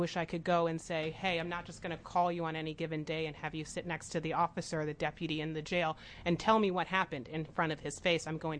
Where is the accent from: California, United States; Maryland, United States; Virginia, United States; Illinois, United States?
California, United States; Oakland; I grew up in Oakland, California, and growing up there and the history of that town